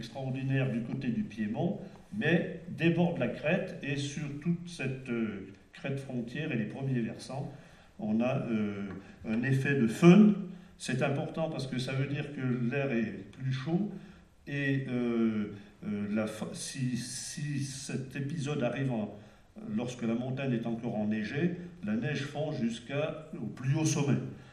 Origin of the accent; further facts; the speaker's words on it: Auvergne-Rhône-Alpes, France; l'espérance de vie en Basse-Maurienne était bien moindre que ici, chez nous, en Haute-Maurienne.